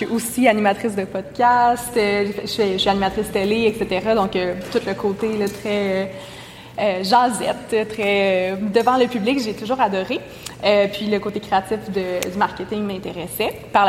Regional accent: Quebec, Canada; Puis moi, je viens de l'Outaouais

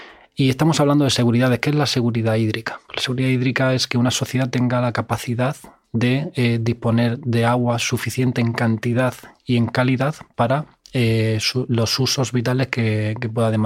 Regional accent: Cartagena, Region of Murcia, Spain; born there; estudié la titulación de Ingeniería Agronómica en Cartagena, mi ciudad natal

